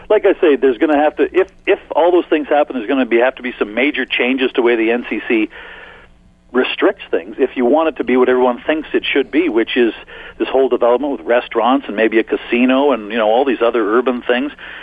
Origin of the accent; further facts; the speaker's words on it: Warren, Manitoba, Canada; now in Ottawa, Canada; I moved from Winnipeg, where I grew up. You know, I'm a Winnipeg boy. I grew up just outside of Winnipeg in Warren, Manitoba. I moved to Ottawa in 1983. So I'm now 30 plus years here.